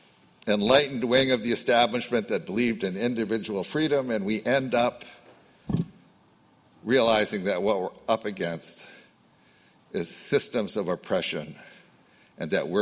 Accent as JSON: {"language": "English", "town": "Youngstown", "region": "Ohio", "country": "United States", "tie": "born or raised there", "said": "I grew up in Youngstown, Ohio. I was just back at my 50th high school reunion."}